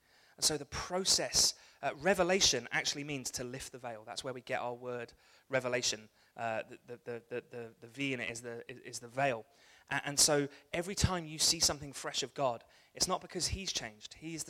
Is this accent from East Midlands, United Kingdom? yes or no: no; Wembley, London, United Kingdom; Don't worry, I know I'm from Wembley.